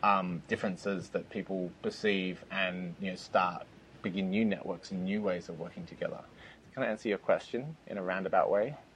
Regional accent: Australia; I'm speaking as the Australian on the team

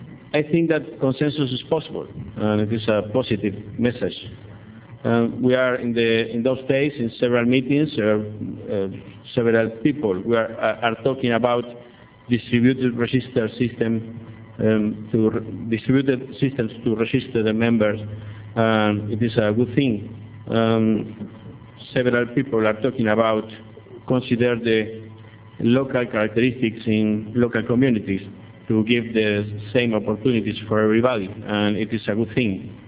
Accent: Uruguay; English is a second language; I am from Uruguay. This is a small country in South America.

